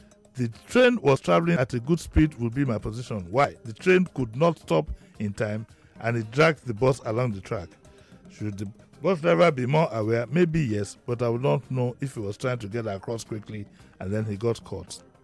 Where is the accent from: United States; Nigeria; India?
Nigeria; Yaba, Lagos; I grew up into railways. I grew up in Yaba, so we're surrounded by railways.